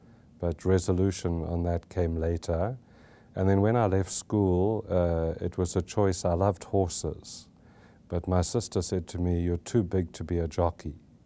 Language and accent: English; South Africa; Well, I grew up in South Africa, which I think is very significant for my journey. And I grew up in a nominally Christian home.